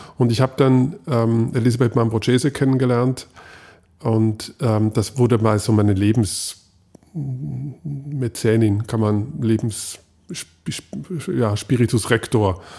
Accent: Switzerland; ich habe das Skifahren als Schweizer geopfert

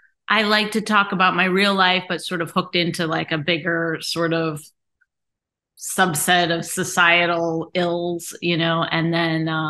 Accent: Canada; we're Canadian comics. We're not paying anyone for jokes.

